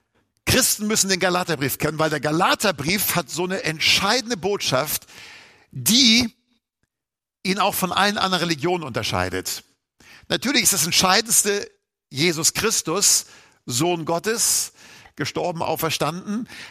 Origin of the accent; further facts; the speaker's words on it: Hamburg, Germany; Ich bin ja Hamburger, da muss ich nicht so weit fahren.